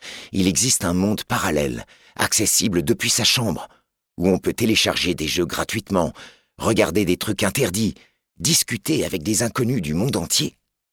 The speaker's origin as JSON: {"language": "French", "town": "Ris-Orangis", "region": "Île-de-France", "country": "France", "tie": "born or raised there", "said": "J'ai grandi à Ris-Orangis. Toute ma famille y vit encore aujourd'hui."}